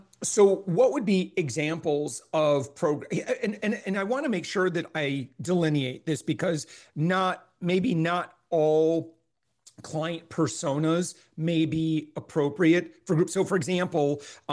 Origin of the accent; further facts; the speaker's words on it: Michigan, United States; I was raised in West Michigan and lakes mm-hmm. everywhere. We had family members that lived on lakes, and boy, what great memories.